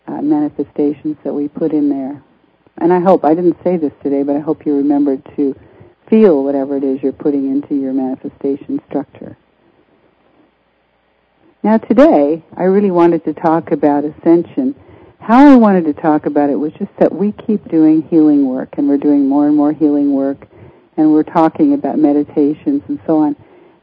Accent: Canada; now in United States; If you're there in Canada, my home country, but I'm living in the States now, this is my home country.

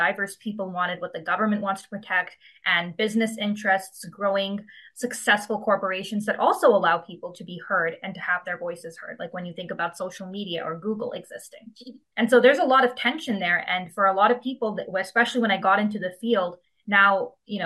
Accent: California, United States; I also had a very unique background. I grew up in the Silicon Valley.

